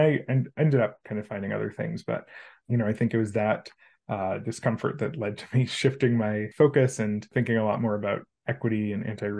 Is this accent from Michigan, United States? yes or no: no; Worcester, Massachusetts, United States; I grew up in Worcester. Grew up going to UMass Memorial as my hospital